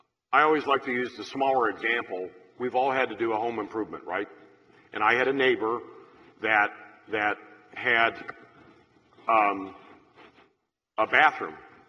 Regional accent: Missouri, United States; Senator, we're from Missouri.

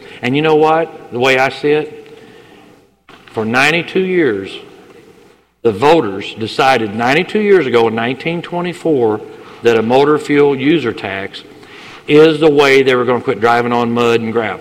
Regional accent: Missouri, United States; Where are you from, anyway? Central Missouri? I'm from Southeast Missouri.

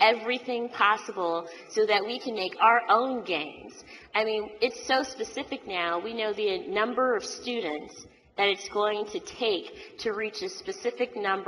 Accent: University City, Missouri, United States; And I have to say that I was born and raised in University City.

